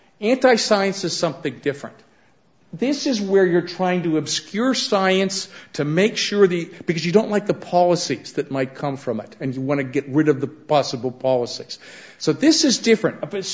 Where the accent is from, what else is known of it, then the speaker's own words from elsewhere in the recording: United States; And I'm sorry, I feel bad as an American, we foisted this on the world.